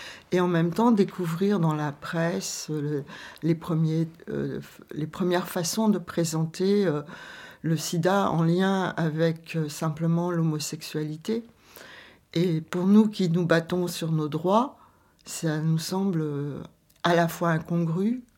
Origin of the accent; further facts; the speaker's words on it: Quimper, Brittany, France; toutes deux on vient de Quimper et toutes deux on découvre le milieu militant à Paris.